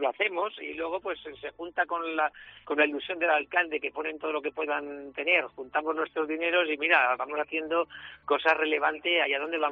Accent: León, Castile and León, Spain; Y es como las médulas de mi tierra, el León.

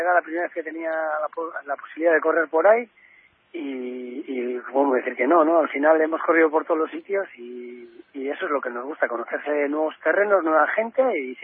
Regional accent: Basque Country, Spain; Pues bueno, soy el único vasco que cuando va a Canarias se moja.

